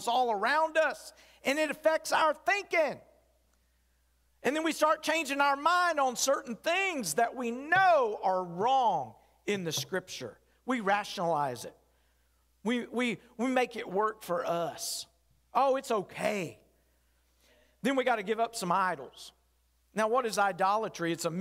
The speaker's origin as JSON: {"language": "English", "town": "Murfreesboro", "region": "Tennessee", "country": "United States", "tie": "born or raised there", "said": "I was raised in Murfreesboro, did some training in Pensacola, went to ministry in Dunn, Graham, Newport, and Roanoke."}